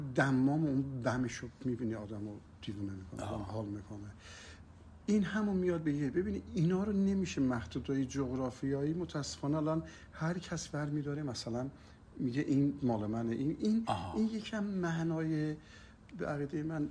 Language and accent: Persian; Iran; ببینید ما ایرانیم، اگر ایرانیم تمام سازهای ما هم باید اشتراک داشته باشن در این.